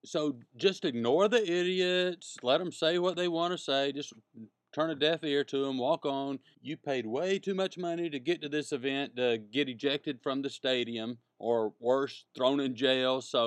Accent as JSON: {"language": "English", "region": "the South", "country": "United States", "said": "And yes, I did end my sentence with a preposition, but we're up against a break and I'm from the South, so it's okay."}